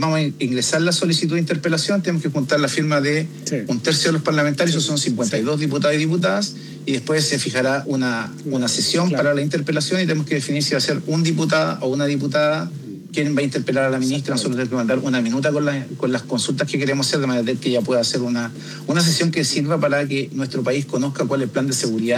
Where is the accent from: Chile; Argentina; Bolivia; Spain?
Chile